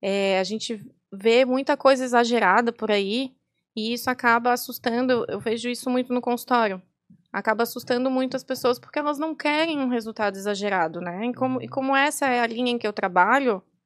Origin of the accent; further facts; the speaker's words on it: Florianópolis, Santa Catarina, Brazil; eu vou me manter aqui na minha cidade maravilhosa, né? Porque, afinal de contas, eu sou manezinha, né?